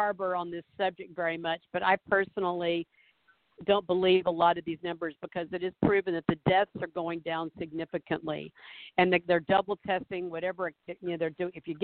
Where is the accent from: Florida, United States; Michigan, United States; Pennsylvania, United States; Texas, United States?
Florida, United States; Jacksonville; I mean, Florida still, I mean, there's a few places I know in my hometown in Jacksonville that still they're still there.